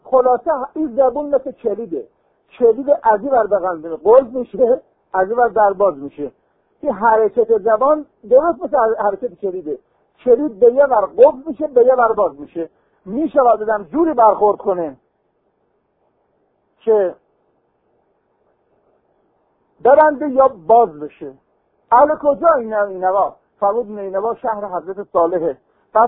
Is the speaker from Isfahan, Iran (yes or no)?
yes; Kashan, Isfahan, Iran; یه وقت با هم میگن که بچه کجا؟ میگم بچه کاشون.